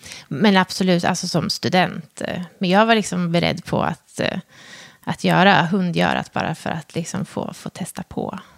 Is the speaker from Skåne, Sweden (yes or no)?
no; Hudiksvall, Gävleborg County, Sweden; Jag är ju född och uppvuxen i Hudiksvall i min familj med mamma och pappa och en storebror.